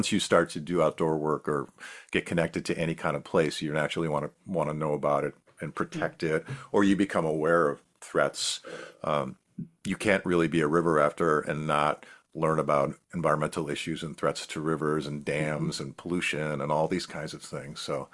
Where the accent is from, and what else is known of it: Buffalo, New York, United States; born or raised there